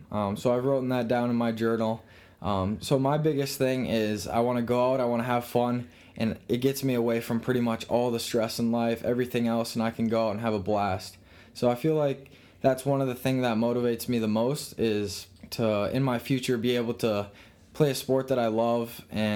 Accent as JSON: {"language": "English", "town": "Shoreview", "region": "Minnesota", "country": "United States", "said": "I'm from Shoreview, Minnesota. I play high school baseball at Moundsview High School."}